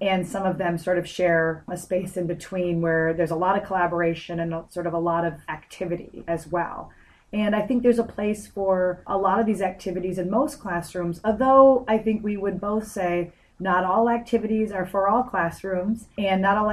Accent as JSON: {"language": "English", "town": "Chicago", "region": "Illinois", "country": "United States", "tie": "born or raised there", "said": "working with school districts in my hometown area of Chicago, but also around the country."}